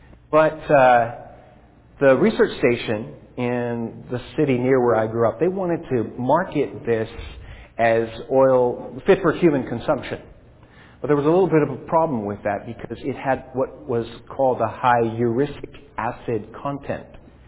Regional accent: Alberta, Canada; I grew up in Alberta, and I went to the University of Alberta and got a degree in plant science.

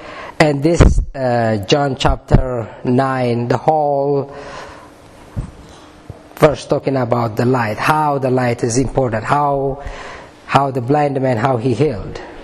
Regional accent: Ethiopia; English is a second language; We are missionary. God called us for Ethiopia. I'm from Ethiopia too.

